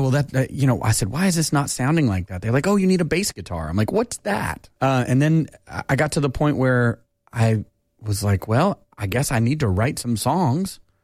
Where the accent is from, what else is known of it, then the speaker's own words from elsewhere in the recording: Sevierville, Tennessee, United States; The truth of it is, for me, I grew up in East Tennessee. I grew up in the mountains in Sevierville.